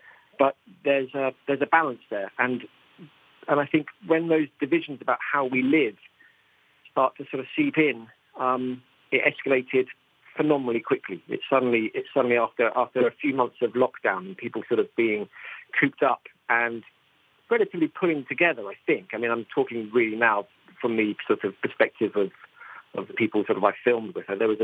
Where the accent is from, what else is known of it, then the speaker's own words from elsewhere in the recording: United Kingdom; the arrogance that you think that, as a British person, I'm going to go to Colombia and make the film.